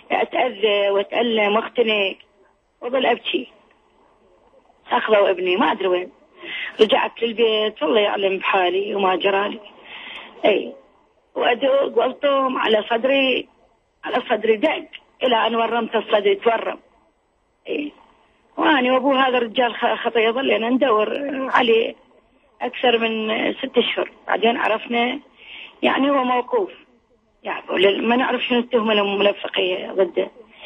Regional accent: Baghdad, Baghdad Governorate, Iraq; moved away; والله غادرنا العراق، طلعنا من بغداد

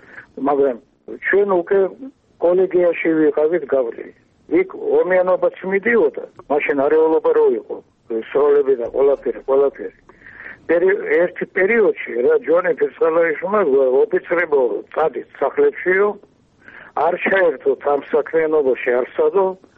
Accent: Tbilisi, Georgia; born there; მაგრამ მე ხომ თბილისში დავიბადე

